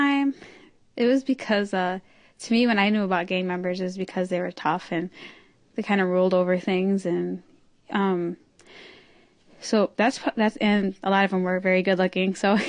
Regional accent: Springfield, Massachusetts, United States; because when I grew up in Springfield, so when I grew up there, it's sort of like Pittsfield.

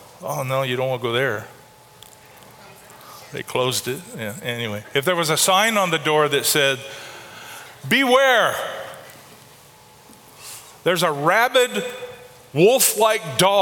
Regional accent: United States; because I'm an American, I'm a Christian, I'm supposed to be super.

